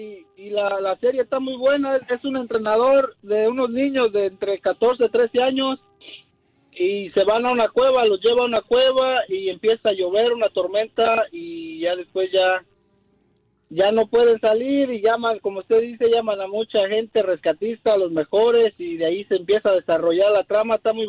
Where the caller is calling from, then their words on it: Portland, Oregon, United States; Desde acá de Oregon, Portland